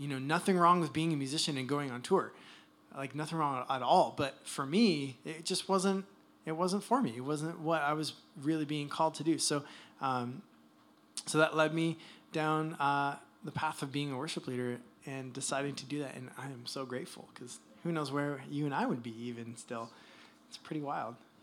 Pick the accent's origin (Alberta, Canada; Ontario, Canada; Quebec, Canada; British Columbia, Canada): Ontario, Canada; Toronto; I grew up in Canada, in Toronto.